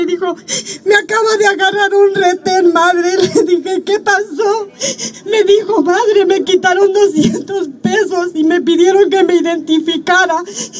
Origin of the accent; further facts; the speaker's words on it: Puebla, Mexico; yo no soy de acá, soy de la de Puebla.